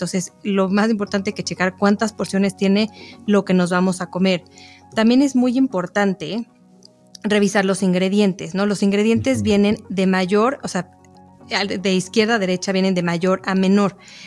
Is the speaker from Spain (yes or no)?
no; Mexico; ¿A quién no le encanta como buen mexicano desayunar unos chilaquiles?